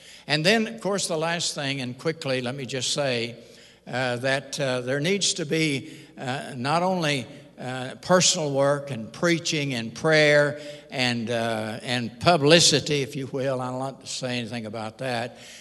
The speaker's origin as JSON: {"language": "English", "town": "Bogota", "region": "Texas", "country": "United States", "tie": "born or raised there", "said": "I was raised down in East Texas, a little town called Bogota, and I got saved down in Houston"}